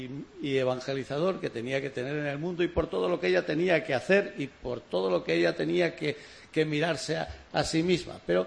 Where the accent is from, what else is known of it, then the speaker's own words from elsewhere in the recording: Olivenza, Extremadura, Spain; Y también en la tierra de la que yo soy, olivenza, que se llama justo así por los olivos. Y la Sierra de Alor, que a su falda está mi aldea, de la que yo soy